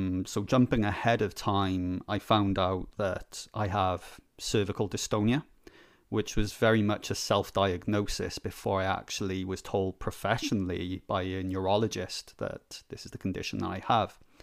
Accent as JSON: {"language": "English", "region": "Wales", "country": "United Kingdom", "lives_now": "Belfast, United Kingdom", "said": "So I'm originally from South Wales, and I'm now living in Belfast, Northern Ireland."}